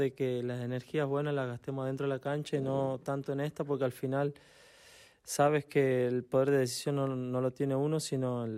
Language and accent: Spanish; Santiago del Estero, Argentina; now in Madrid, Spain; siendo de Santiago del Estero, encuentre mi lugar aquí en Valleca